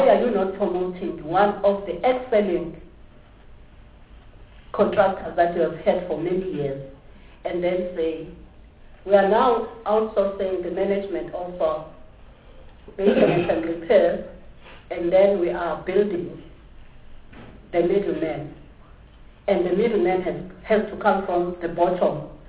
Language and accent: English; South Africa; I can't go to China and open a repair shop. I can't go to Pakistan as a South African and repair.